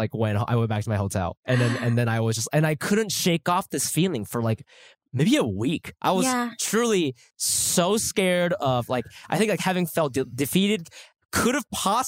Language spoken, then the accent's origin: English; United States; So I, because I grew up in America, I just have this like, or like, I've been living in New York.